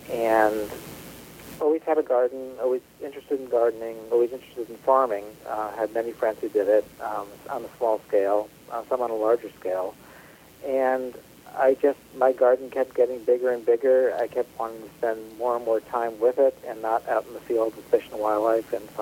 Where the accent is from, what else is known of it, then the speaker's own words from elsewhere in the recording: Rhode Island, United States; moved away; I'm not from Alaska. I'm not even from the West Coast. I grew up in Rhode Island, and what got me up to Alaska, make a long story short, is just the thrill of adventure, like many people.